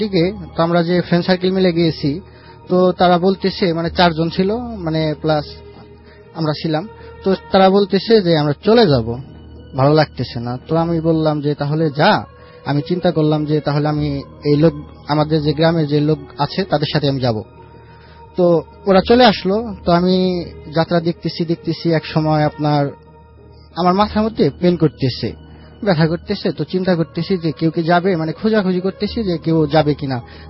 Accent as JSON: {"language": "Bangla", "town": "Manikganj", "region": "Dhaka Division", "country": "Bangladesh", "tie": "born or raised there", "said": "তো আমাদের গ্রামে একটি মেলা হয়, তো 15 দিন ব্যাপী একটা মেলা হয়। তো মানিকগঞ্জ ডিস্ট্রিক্টে এটা আসলে অনেক মানে সবাই আর কি জানে যে এই মেলাটা হয়।"}